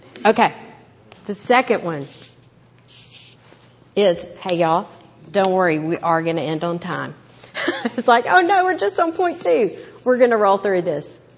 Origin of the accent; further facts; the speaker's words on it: Texas, United States; I'm from East Texas.